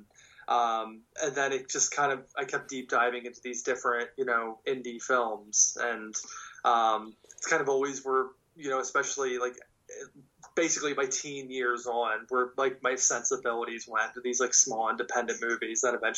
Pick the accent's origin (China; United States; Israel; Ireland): United States; Baltimore, Maryland; So I am a filmmaker from Baltimore, Maryland.